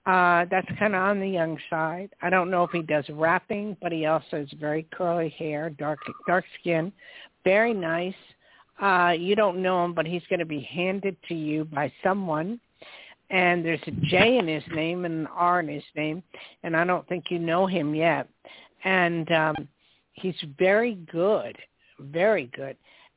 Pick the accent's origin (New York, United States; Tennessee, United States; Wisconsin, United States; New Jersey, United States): New Jersey, United States; I'm from Jersey. Don't take me seriously. I'm from back east.